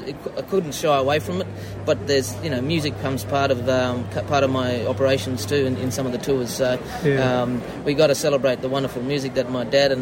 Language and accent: English; Broome, Western Australia, Australia; I'm from Broome, WA, Northwest there. Our people there, Yarra Yugan people. We got links right back to, through around that area in the Dampier Peninsula.